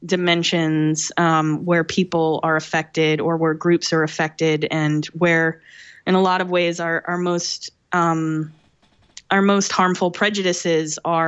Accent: Massachusetts, United States; I grew up near Boston and had many, many experiences in Salem.

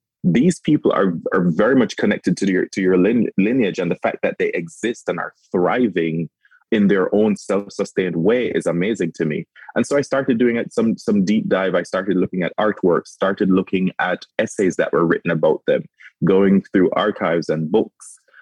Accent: Jamaica; you know, she told me, of course, me being Jamaican, I wasn't, there's a lot about African-American history and just American history that I was still new to me.

